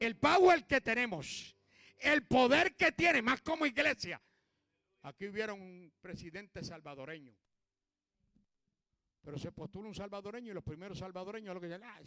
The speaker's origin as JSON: {"language": "Spanish", "country": "Puerto Rico", "said": "Porque soy puertorriqueño. Porque muchos boricuas se creen que como somos ciudadanos americanos, somos los cheches de Estados Unidos"}